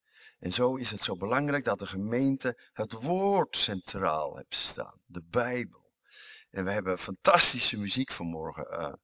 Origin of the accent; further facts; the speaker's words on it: Netherlands; Ik ben zeer beperkt. Ik ben een Nederlander.